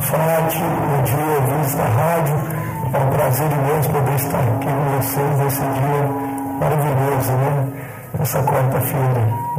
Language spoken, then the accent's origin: Portuguese; Guaxupé, Minas Gerais, Brazil; Isso, sou nascido e criado aqui em Guaxupé, né?